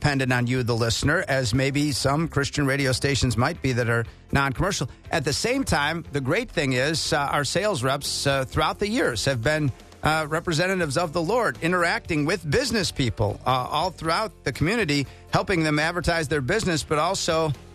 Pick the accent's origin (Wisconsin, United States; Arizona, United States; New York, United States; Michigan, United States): Wisconsin, United States; Milwaukee; And I grew up in Milwaukee listening to WTMJ, and they had personality radio.